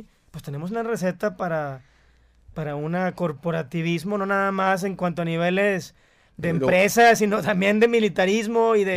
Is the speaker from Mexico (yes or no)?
yes; Mexico; supuestamente en nuestras casas también somos mexicanos